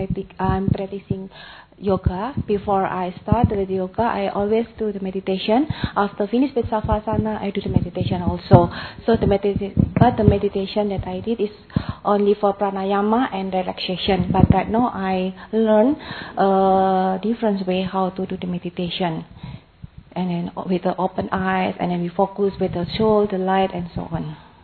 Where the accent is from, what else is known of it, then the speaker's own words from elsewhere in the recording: Indonesia; I come from Indonesia.